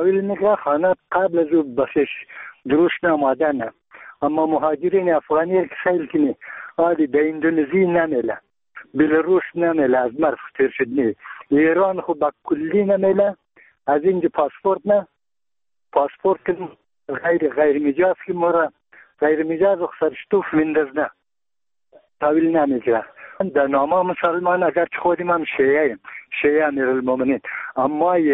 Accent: Bamyan, Afghanistan; ما یک تن از بامیانیم.

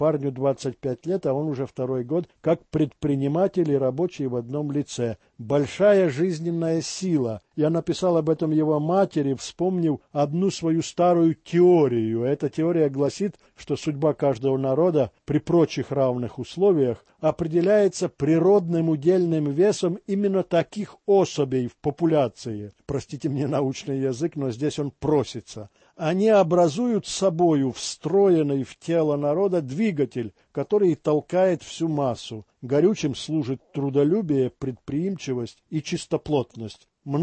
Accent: Kharkiv, Kharkiv Oblast, Ukraine; moved away as an adult; now in United States; Осенью 95-го года я приехала из Харькова в Штаты в качестве няньки в американской семье по приглашению совсем незнакомых мне людей.

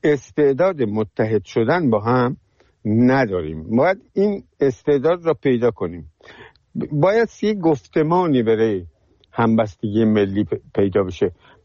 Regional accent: Iran; ما ایرانی هستیم

